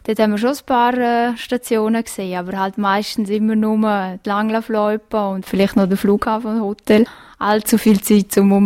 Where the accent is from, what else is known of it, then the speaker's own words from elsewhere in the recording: Graubünden, Switzerland; Und dazu noch Engadinerin oder Bündnerin zu sehen, das ist sicher nochmal speziell.